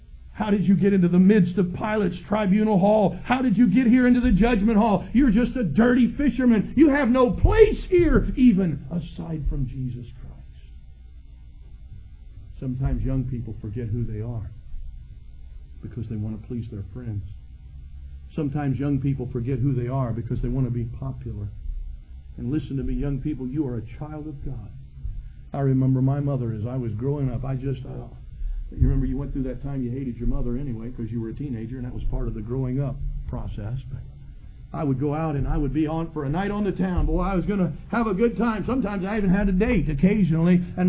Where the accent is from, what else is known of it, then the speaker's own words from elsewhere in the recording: Ohio, United States; I was raised in Ohio all my life.